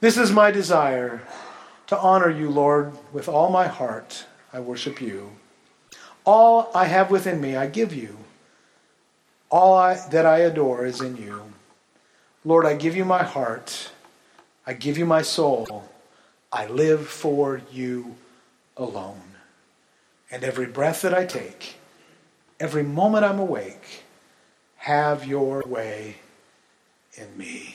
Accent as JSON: {"language": "English", "town": "Grace Harbor", "country": "United States", "tie": "born or raised there", "said": "I grew up in Grace Harbor, spent a lot of time on the water out there"}